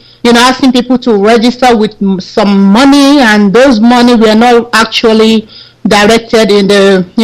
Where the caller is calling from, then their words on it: Canada; Yes, I'm calling from Canada.